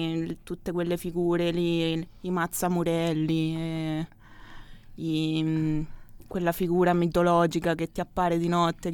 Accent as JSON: {"language": "Italian", "region": "Marche", "country": "Italy", "accent": "Macerata dialect", "said": "soprattutto per il nostro dialetto marchigiano, maceratese"}